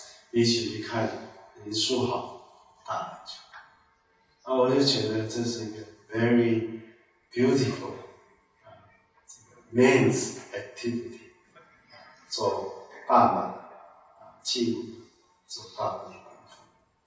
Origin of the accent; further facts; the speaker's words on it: Shandong, China; 然后她是南方人，湖北湖南，我是北方人山东